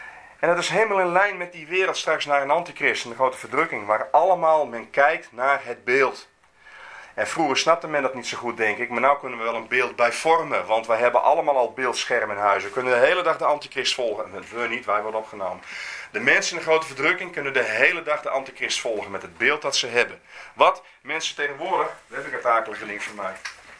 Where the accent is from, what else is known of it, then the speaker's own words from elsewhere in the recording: Leeuwarden, Friesland, Netherlands; Ik kom zelf uit Leeuwarden.